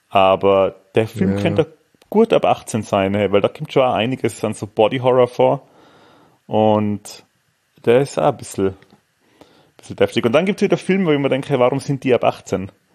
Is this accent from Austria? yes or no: yes; Austria; Der hat ja bei uns in Österreich ist der als Dead Alive rauskommen.